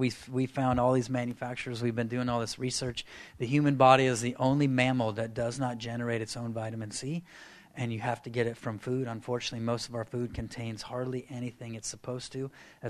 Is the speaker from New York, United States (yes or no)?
no; California, United States; So I'm from California, and I work at Bethel Church in Redding.